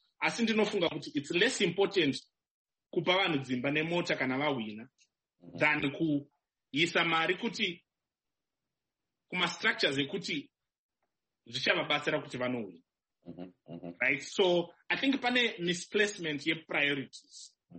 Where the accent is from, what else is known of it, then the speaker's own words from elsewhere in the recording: Kwekwe, Midlands, Zimbabwe; I'm from Kwekwe. I'm from Bizo in Kwekwe.